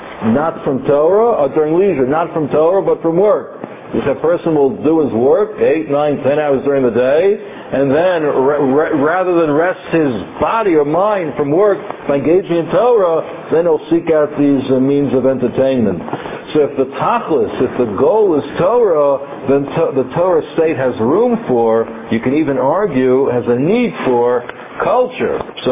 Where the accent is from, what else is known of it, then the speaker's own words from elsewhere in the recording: Muncie, Indiana, United States; Never forget a story my neighbor told me once when I grew up in Muncie.